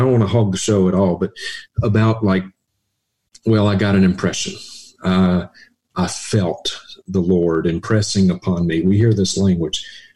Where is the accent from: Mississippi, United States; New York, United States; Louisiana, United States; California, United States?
Mississippi, United States; now in Montana, United States; I grew up in Mississippi. I now live in Montana.